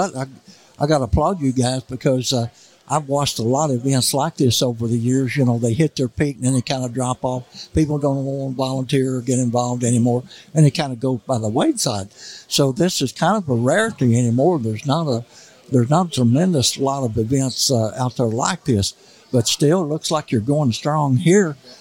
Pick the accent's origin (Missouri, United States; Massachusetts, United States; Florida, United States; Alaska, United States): Missouri, United States; I come from the Missouri Boot Hill. And, of course, born in 49 and all we had was rabbits and squirrels and coons to hunt, you know.